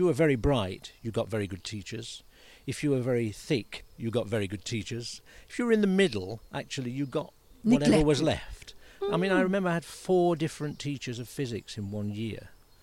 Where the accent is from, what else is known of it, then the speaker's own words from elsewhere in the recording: Sheffield, Yorkshire and the Humber, United Kingdom; I grew up in Sheffield, and my mum and dad were great gardeners, passionate about the countryside as well. And I lived on the, we lived between Sheffield and the Peak District.